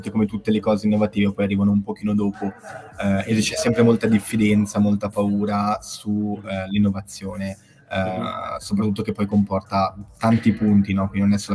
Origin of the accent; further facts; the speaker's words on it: Genoa, Liguria, Italy; born there; sono nato nel 97 a Genova